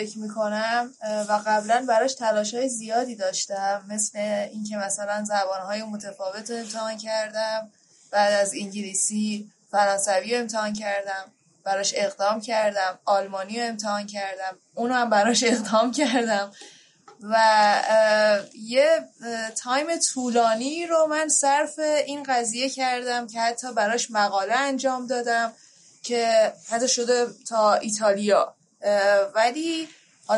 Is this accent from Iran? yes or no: yes; Iran; moved away; من تمام دوستای بچگیم رفتن، یعنی دوستای 10-12 سالم. الان دوست صمیمی 10-12 ساله توی ایران ندارم